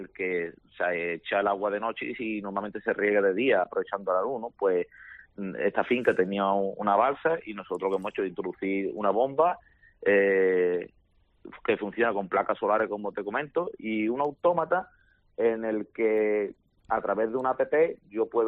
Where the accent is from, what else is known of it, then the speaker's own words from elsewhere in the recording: Cádiz, Andalusia, Spain; now in Seville, Spain; que nosotros vivimos más en Sevilla por motivos laborales, pero bueno, nos sentimos de Cádiz y somos gaditanos 100%